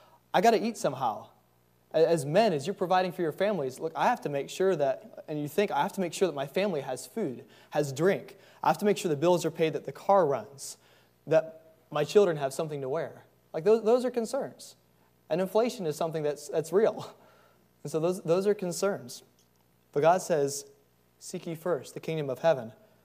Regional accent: Tennessee, United States; I'm from Tennessee.

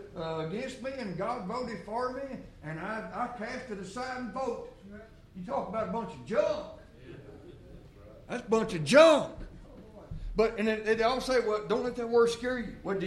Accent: Tennessee, United States; I was born, raised, and lived 40 years in Tennessee. So I'm a Tennessean.

